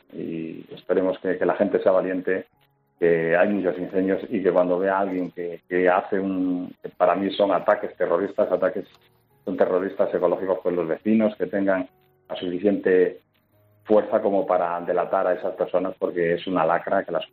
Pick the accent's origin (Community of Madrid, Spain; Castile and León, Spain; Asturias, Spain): Castile and León, Spain; Losadilla; el fuego se da la casualidad que se originó en mi pueblo, en Losadilla